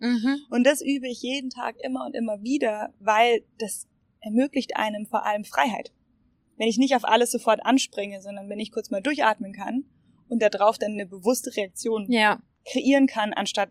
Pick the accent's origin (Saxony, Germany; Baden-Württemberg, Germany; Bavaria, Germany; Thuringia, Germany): Bavaria, Germany; Munich; Ich bin Münchnerin